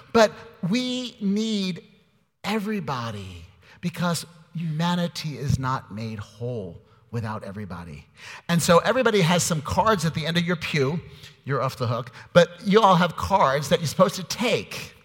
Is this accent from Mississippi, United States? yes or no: no; New York, United States; he's from New York, I was from New York.